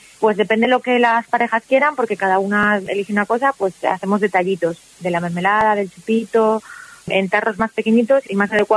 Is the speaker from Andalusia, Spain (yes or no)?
no; Almendra del Pan, Castile and León, Spain; born or raised there